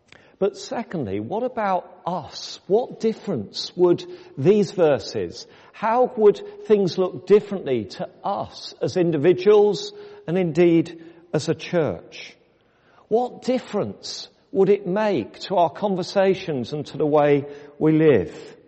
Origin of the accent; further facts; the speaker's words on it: United Kingdom; I often think as British people, and we may not all be British, but I certainly think it's true in our country